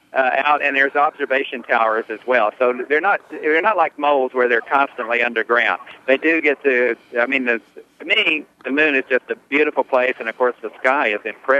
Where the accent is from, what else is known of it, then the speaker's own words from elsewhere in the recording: Colwood, West Virginia, United States; it's sort of like where I grew up in Colwood, West Virginia. When we started out, it was just all nasty little shacks, and ultimately it grew into quite the thriving little village.